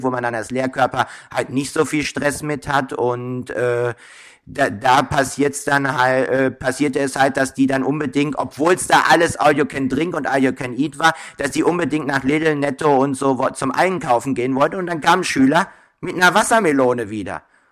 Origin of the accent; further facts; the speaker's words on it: Altena, North Rhine-Westphalia, Germany; born there; Gebürtig bin ich aus Altena. Das ist so circa 15 Kilometer von Hohenlimburg weg. Die Lenne dann einfach hoch. Wir haben auch hier Hochwasser wie in Hohenlimburg. Bin jetzt inzwischen 37 Jahre alt